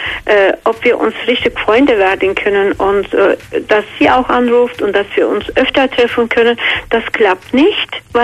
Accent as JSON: {"language": "German", "country": "Georgia", "lives_now": "Stuttgart, Germany", "said": "Aus Georgien."}